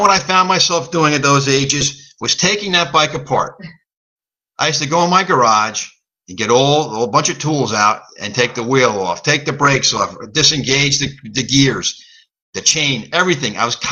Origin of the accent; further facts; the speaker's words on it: Closter, New Jersey, United States; I grew up in Closter to a bike shop in Closter, and he bought me a bike